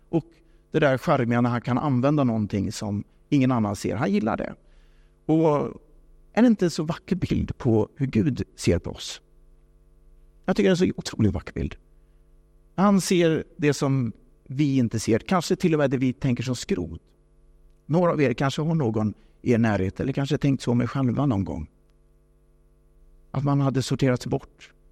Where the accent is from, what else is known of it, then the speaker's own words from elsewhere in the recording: Lidköping, Västra Götaland County, Sweden; Och han bor kvar i Lidköping där jag växte upp.